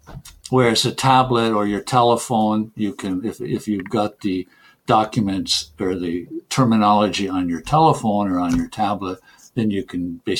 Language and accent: English; Canada; first language English; English is my mother tongue, of course. I came from Canada. English is part of Canada.